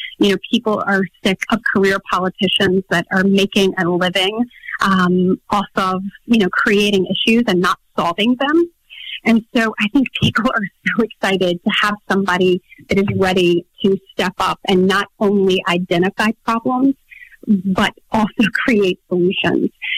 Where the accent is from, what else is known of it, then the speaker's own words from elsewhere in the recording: Enterprise, Alabama, United States; I am, like you said, from the Wiregrass. I'm from Enterprise. We clearly don't have an interstate that comes anywhere close to us.